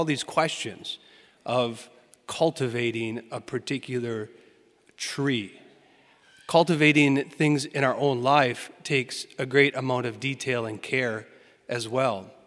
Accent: Door County, Wisconsin, United States; As many of you know, I'm from Door County.

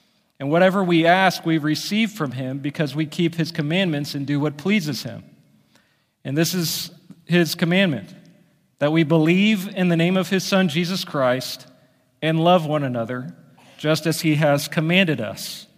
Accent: Kansas, United States; When people learn I'm originally from Kansas, they often make some kind of reference to the Wizard of Oz.

